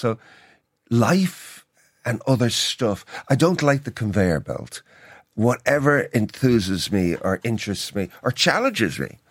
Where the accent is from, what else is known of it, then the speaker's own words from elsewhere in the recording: Dublin, Leinster, Ireland; and I'm from Northside Dublin